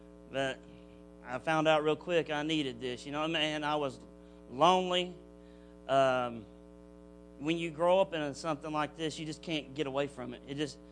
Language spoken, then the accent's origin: English; Paducah, Kentucky, United States; also born or lived in Oklahoma City; from Paducah, Kentucky, also known as … from Oklahoma City.